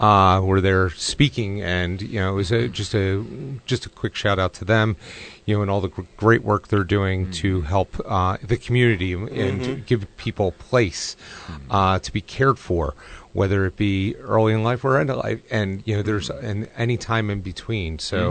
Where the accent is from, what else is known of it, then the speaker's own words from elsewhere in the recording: Southampton, Pennsylvania, United States; Yes, I grew up in Southampton.